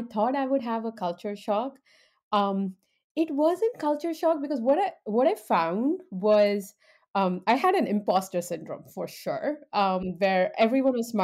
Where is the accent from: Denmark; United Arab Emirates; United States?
United Arab Emirates; Dubai; now in Canada; So, I grew up in Middle East in Dubai, but then I moved to Canada. So I'm talking from the true North, Canada, 15 years ago.